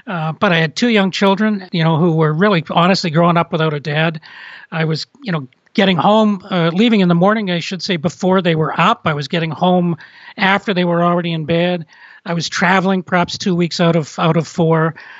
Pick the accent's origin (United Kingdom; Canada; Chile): Canada; Toronto, Ontario; I mean, I grew up in Toronto, and we actually made one little venture out here, tried to move here right after we got married.